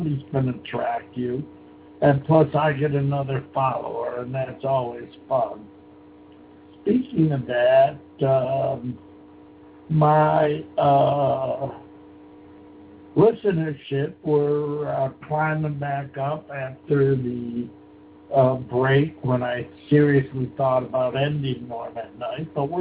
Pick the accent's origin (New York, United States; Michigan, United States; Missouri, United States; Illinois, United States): New York, United States; Buffalo; I loved growing up in St. Gerard's Parish in Buffalo, New York. That was a really wonderful place to grow up.